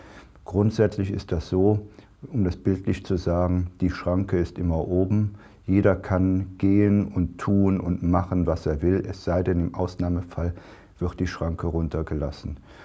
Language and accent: German; Germany; Ich mag Deutschland, das ist meine Heimat. Und was ich liebe, ist deutsche Sprache